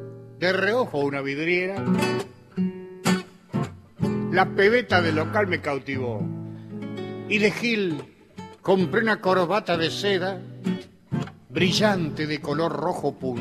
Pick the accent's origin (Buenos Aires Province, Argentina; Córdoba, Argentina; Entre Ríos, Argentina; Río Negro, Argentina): Córdoba, Argentina; born there; yo nací en la ciudad de Córdoba, en Barrio Cófico, uh-huh, en la calle Liniers 328